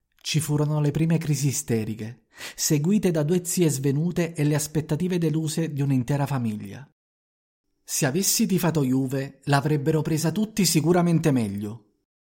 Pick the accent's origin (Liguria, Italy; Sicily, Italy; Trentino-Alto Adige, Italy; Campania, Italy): Campania, Italy; Naples; abitando lontano dalla mia città, come potete sentire, ho perso completamente il mio accento, e un po' per il mio spessore internazionale. Ma a me piace ricordarlo. Sono un figlio orgoglioso di Napoli, forgiato in provincia e ora fiero ambasciatore partenopeo a Milano